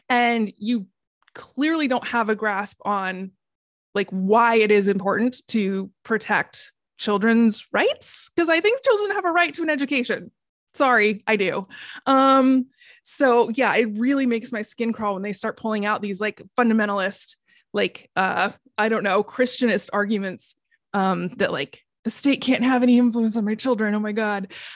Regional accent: Oregon, United States; I grew up in Oregon

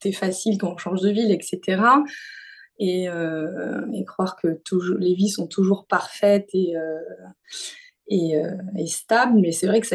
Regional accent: Nice, Provence-Alpes-Côte d'Azur, France; je suis niçoise, j'ai fait mes études à Marseille, donc je suis restée 9 ans à Marseille et je suis depuis 2015 arrivée à Paris

